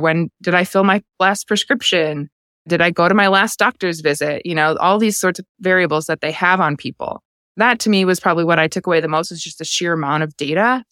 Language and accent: English; Chicago, Illinois, United States; so I'm from the Chicago area initially.